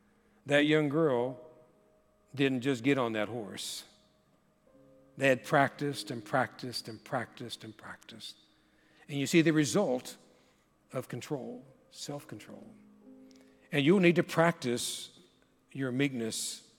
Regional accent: Kentucky, United States; Growing up in Kentucky, when I would watch the Kentucky Derby or the Preakness or the Belmont Stakes, every jockey was short, small in stature

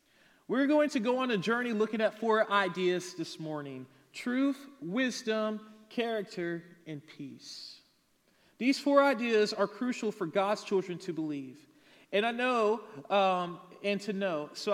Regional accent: Pembroke, Georgia, United States; I grew up in a very small town called Pembroke, Georgia, which no one knows. So I say Savannah to make it easier for everyone.

